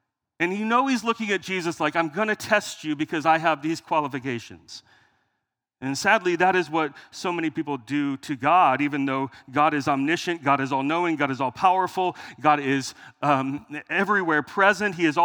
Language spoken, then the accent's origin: English; Meridian, Idaho, United States; That was Nampa for me growing up in Meridian, actually.